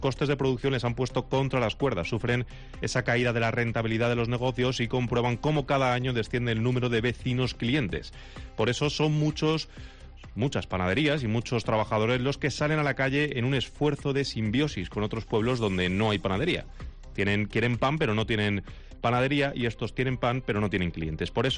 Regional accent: La Rioja, Spain; Te cuento todo lo que está pasando aquí en La Rioja. Entre estas cosas, te cuento que los riojanos encabezamos el consumo anual de pan por persona

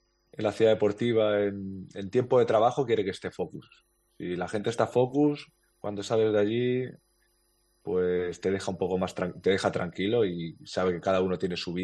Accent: Spain; También soy español

